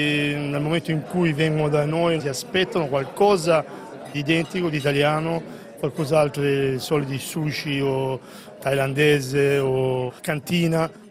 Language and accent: Italian; Apulia, Italy; now in Basel, Switzerland; Io sono del Salento